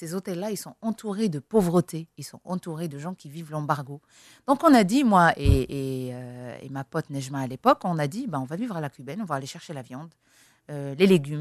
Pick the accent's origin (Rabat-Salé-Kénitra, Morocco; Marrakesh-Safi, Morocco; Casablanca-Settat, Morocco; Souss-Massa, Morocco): Souss-Massa, Morocco; Agadir; Agadir, par exemple, ma ville natale. Mm-hmm. C'est Agadir où j'ai vécu pratiquement 27 ans de ma vie. C'est là-bas où j'ai grandi, j'ai fait mes études, j'ai travaillé même.